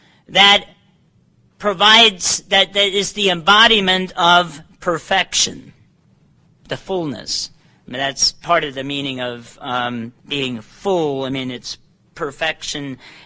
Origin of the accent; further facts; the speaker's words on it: Ohio, United States; I'm not from Missouri, but I am from Ohio, right?